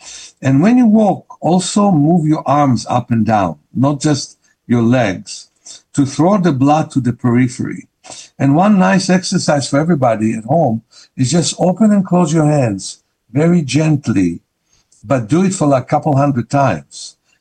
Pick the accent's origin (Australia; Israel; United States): Israel; accent: Israeli; English is a second language; Thank you for saying it, Marsha, because not everybody understands my Israeli accent.